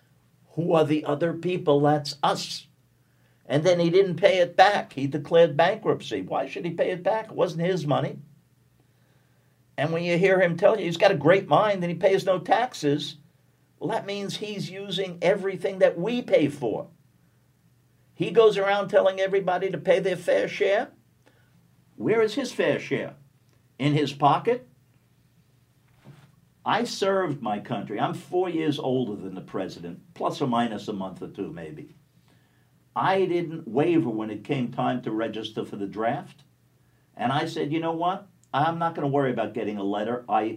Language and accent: English; New York City, New York, United States; I grew up in New York City. I went to a high school that was competitive but public, that was technical.